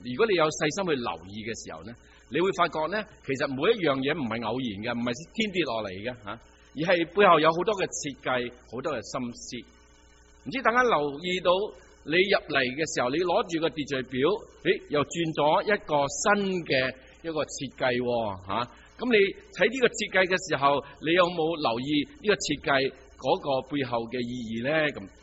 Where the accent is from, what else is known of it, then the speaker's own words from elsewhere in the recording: China; 纵然咧我哋中国人咧，我哋仲系等紧农历新年啊